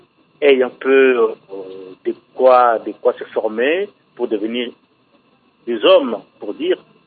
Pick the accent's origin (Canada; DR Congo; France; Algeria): DR Congo; born there; parce qu'après tout, nous sommes nés de Congo-Kinshasa.